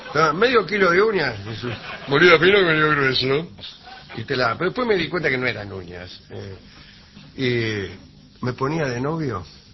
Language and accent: Spanish; Argentina; como mujer argentina